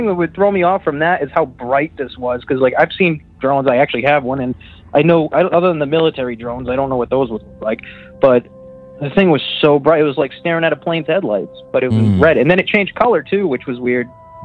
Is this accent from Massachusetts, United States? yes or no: yes; Massachusetts, United States; from Massachusetts